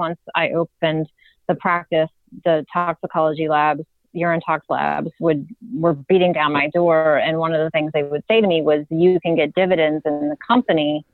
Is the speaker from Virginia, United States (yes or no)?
yes; Virginia, United States; But then I spoke to some friends of mine who are attorneys in Virginia, and I'm from Virginia